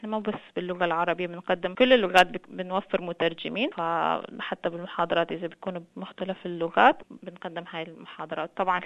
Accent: Syria; أنا من سوريا

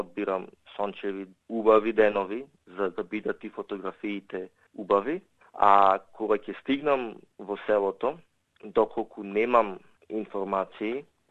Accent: Bitola, Pelagonia, North Macedonia; бидејќи сум од Битола, општината Битола е целосно комплетирана со сите 65 села

